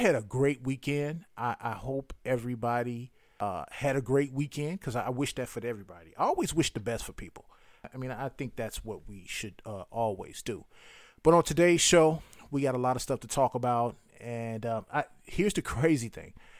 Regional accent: Chicago, Illinois, United States; You know, it was in the inner city, which I'm from Chicago.

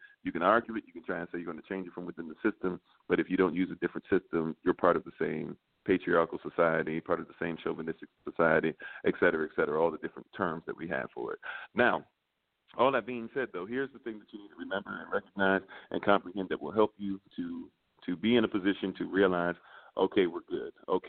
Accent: United States; I'm a Republican, I'm a Democrat, or even because I'm an American.

